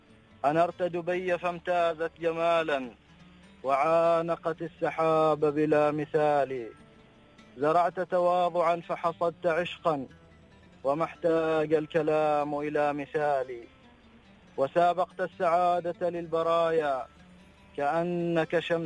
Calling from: Oman; أنا أتأسف أكلمكم من عمان، ما أسمع البرنامج

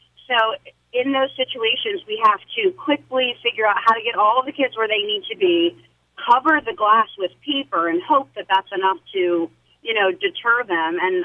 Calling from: Felton, United States; I'm from Felton.

